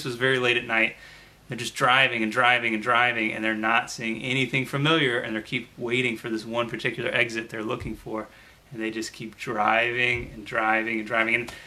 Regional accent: Blue Springs, Missouri, United States; And I grew up in Blue Springs, just east of here.

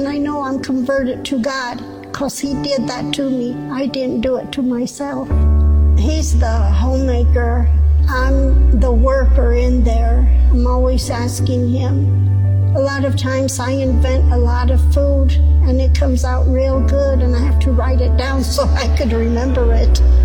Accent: León, Guanajuato, Mexico; I'm from León, Guanajuato, Mexico. 95% of the family are all Catholic.

